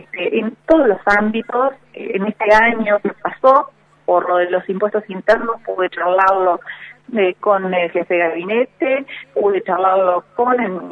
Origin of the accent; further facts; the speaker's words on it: Tierra del Fuego, Argentina; Nosotros, a los que provenimos de Tierra del Fuego, que conocemos la política de la Patagonia